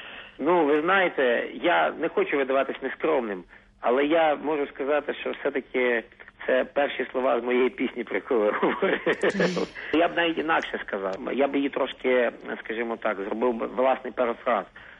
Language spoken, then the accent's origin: Ukrainian; Lviv, Lviv Oblast, Ukraine; Це святкування 750-ліття мого рідного Львова.